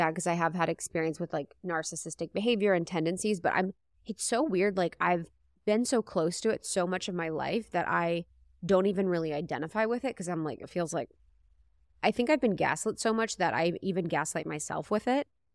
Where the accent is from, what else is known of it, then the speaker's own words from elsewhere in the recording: United States; Yeah, I'm American.